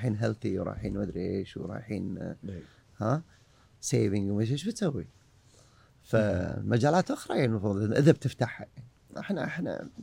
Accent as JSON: {"language": "Arabic", "country": "Kuwait", "said": "اكثر الامراض المستعصيه عندنا بالكويت"}